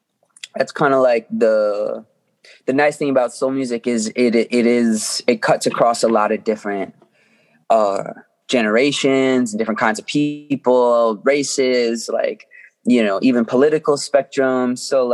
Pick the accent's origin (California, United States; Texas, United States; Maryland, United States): Maryland, United States; Owings Mills; I grew up in Owings Mills.